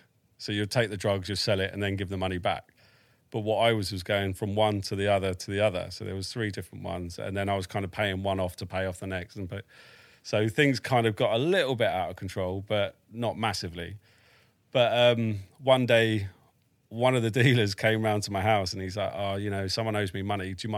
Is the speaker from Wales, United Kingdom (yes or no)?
no; Crowborough, South East England, United Kingdom; moved away as an adult; And then I grew up in a town called Crowborough, which is not so far away from there. And lived there till I was pretty much 22 when I went into basic training.